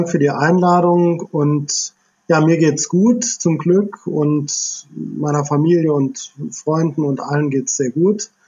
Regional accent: Rhineland-Palatinate, Germany; Ja, also ich bin in der Nähe von Idar-Oberstein aufgewachsen. Also Kindheit und Jugend verbracht

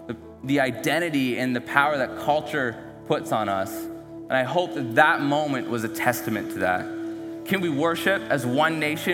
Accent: Moncton, New Brunswick, Canada; I grew up in Moncton. I'm from Canada. I'm from the Maritimes. That's a culture that I grew up in. That's the identity that I have.

